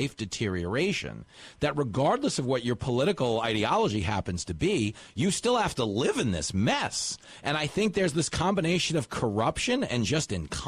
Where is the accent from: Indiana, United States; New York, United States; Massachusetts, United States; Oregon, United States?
New York, United States; I grew up on Long Island. I went to Levittown Division.